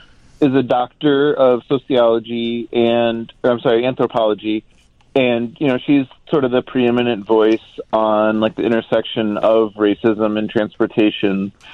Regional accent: Cleveland, Ohio, United States; I grew up in Cleveland, and we did have, you know, our own club called Speaking Tongues

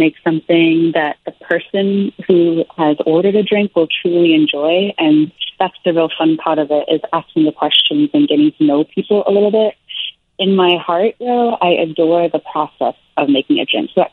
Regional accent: Japan; I grew up in Japan, so I would teach English to little toddlers.

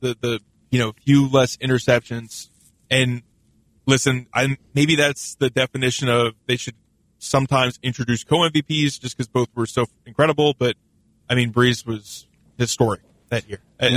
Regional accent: New Orleans, Louisiana, United States; He was my favorite athlete growing up in New Orleans, obviously, as a lot of people in my generation.

